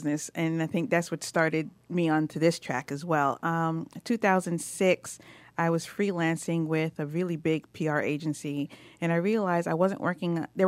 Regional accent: New York City, New York, United States; now in Atlanta, United States; I will admit, I'm from New York originally, from New York City, and we're different a little bit.

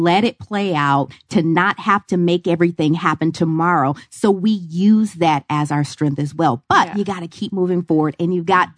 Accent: Michigan, United States; I'm in Michigan. Growing up in Michigan, you're just taught you go work for a good company.

